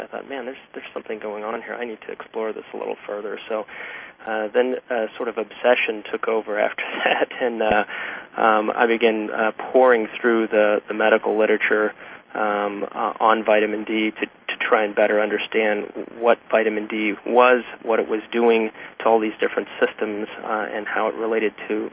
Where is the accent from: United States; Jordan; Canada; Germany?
United States; Texas; moved away as an adult; now in Michigan, United States; I'm in Michigan right now, but I grew up in Texas and trained at the University of Texas Health Science Center in Houston